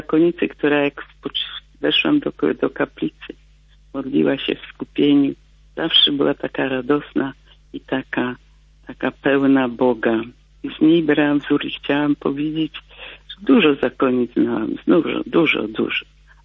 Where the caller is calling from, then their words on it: Gniezno, Greater Poland Voivodeship, Poland; No, ja z Gniezna.